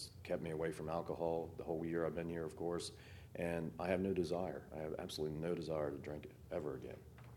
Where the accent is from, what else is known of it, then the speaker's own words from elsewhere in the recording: Greenwood, Delaware, United States; from Greenwood.